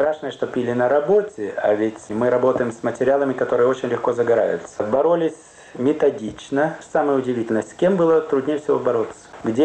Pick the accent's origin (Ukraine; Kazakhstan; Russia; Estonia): Ukraine; Я решаю пойти, поскольку я упрямый украинец, по самому трудному пути организовать свое производство.